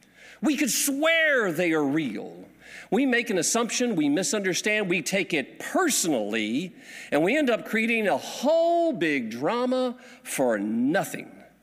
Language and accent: English; Texas, United States; I'm from Texas.